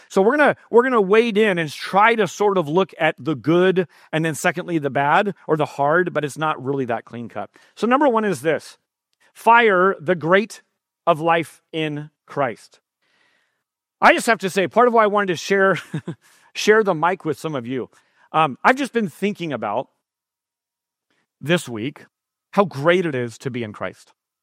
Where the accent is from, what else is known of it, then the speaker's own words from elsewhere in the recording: San Jose, California, United States; this just sounds so much like my hometown, San Jose.